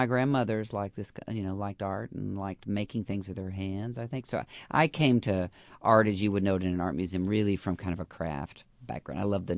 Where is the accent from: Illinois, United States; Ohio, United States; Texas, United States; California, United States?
Texas, United States; Houston; I grew up in Houston. There's no zoning in Houston at all.